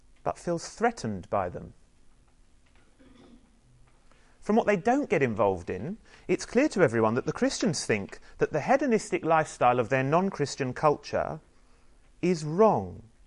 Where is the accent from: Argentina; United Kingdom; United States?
United Kingdom; Yeah, we're British.